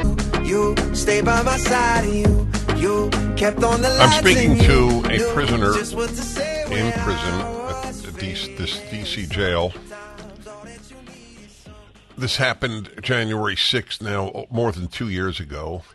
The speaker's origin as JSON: {"language": "English", "country": "United States", "said": "Difficult words for me to say since my whole life I've been proud to be an American."}